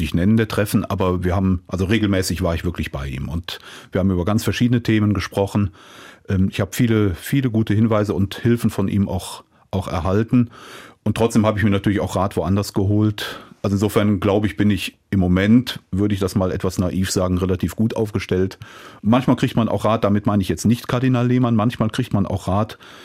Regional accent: Cologne, North Rhine-Westphalia, Germany; Ich bin in einer Pfarrei in Köln groß geworden

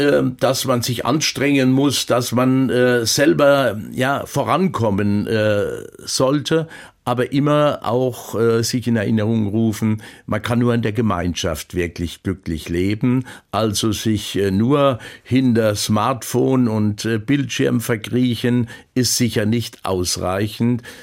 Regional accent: Steinfeld, Rhineland-Palatinate, Germany; die ist ja unmittelbar neben meinem Heimatort Steinfeld.

